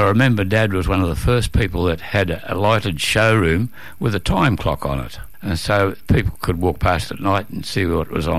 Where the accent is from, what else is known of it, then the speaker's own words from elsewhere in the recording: Armidale, New South Wales, Australia; Street. In Marsh Street, right, Herb, Street. Yeah. 37 Marsh Street. Next door, my dad had a drive-in service station and garage